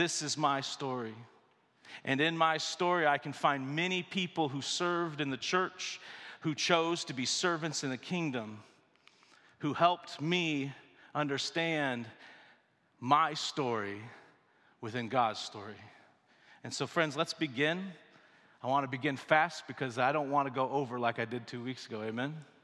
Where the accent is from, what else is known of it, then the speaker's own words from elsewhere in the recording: Greenville, Michigan, United States; also born or lived in Niles; I grew up in Greenville, Michigan, born in Niles, went to Anderson University here in Indiana